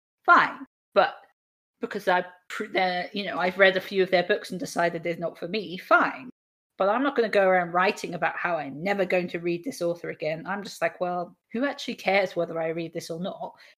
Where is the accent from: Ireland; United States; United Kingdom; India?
United Kingdom; Like, I'm a Brit, man. We take that shit seriously.